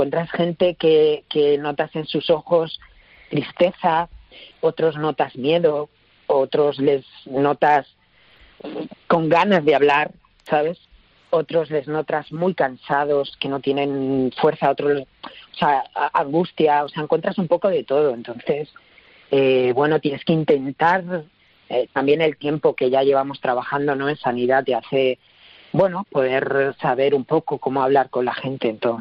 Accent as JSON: {"language": "Spanish", "region": "Extremadura", "country": "Spain", "moved": "yes", "said": "pues si yo soy de Extremadura, hijo, pero ¿cuánto llevas aquí? Pues yo llevo 20 años"}